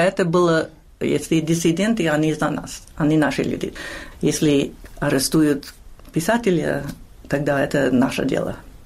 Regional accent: New York City, New York, United States; И мы выросли в Нью-Йорке, значит, мы не были консервативными.

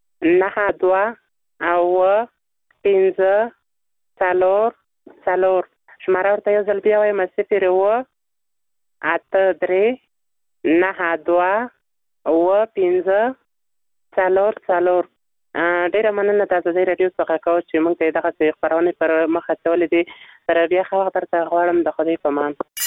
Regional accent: Nangarhar, Afghanistan; په یمه د ننګرهار ولایت څخه

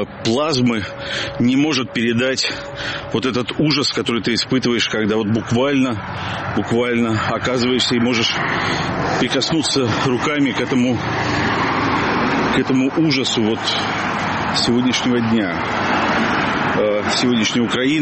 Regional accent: Russia; moved away; когда я эмигрировал из России в 2014 году

